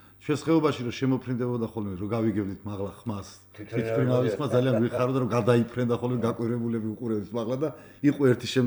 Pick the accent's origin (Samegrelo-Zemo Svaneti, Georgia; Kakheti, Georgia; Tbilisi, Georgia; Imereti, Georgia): Kakheti, Georgia; Chartala; also born or lived in Ilto Gorge; რა თქმა უნდა ჩემი მზერაც მაშინვე ეჯახება ჩემს ბავშვობას, რომელიც დაიწყო ილტოს ხეობაზე ჭართალაში